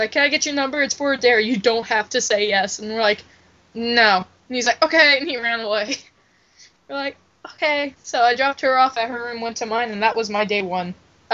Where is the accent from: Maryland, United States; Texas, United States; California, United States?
California, United States; It did not stop. Orange.